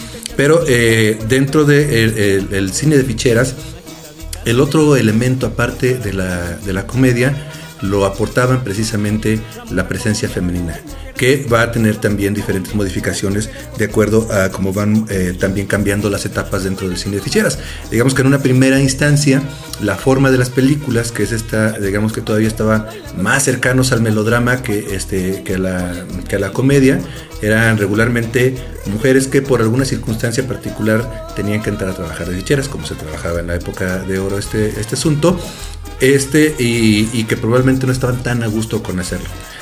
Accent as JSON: {"language": "Spanish", "country": "Mexico", "said": "hay sexy comedias en medio mundo, pero creo que ninguno como el mexicano, gracias al humor y la picardía que gozamos."}